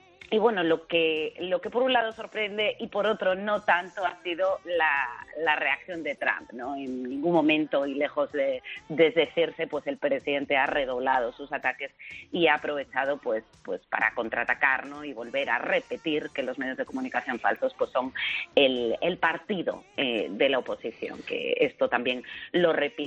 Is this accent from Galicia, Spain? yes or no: yes; A Coruña, Galicia, Spain; a pesar de que yo soy de La Coruña